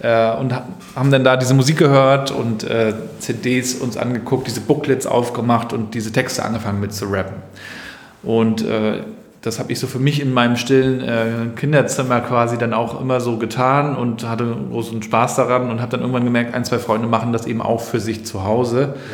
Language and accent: German; Rostock, Mecklenburg-Vorpommern, Germany; so als Rostocker